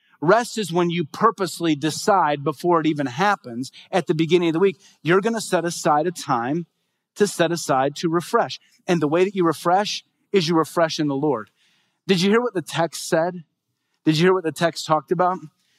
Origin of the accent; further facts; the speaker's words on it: United States; And as an American, it will drive you absolutely crazy, right?